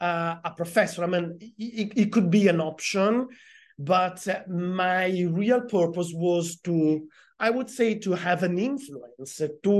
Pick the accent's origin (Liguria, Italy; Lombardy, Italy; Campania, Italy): Liguria, Italy; Genoa; English is a second language; based here in Genova. That is my hometown, and since I work remotely from Genova, but I have a national or a European perspective, I'm always happy to deal with stuff that is based in my city.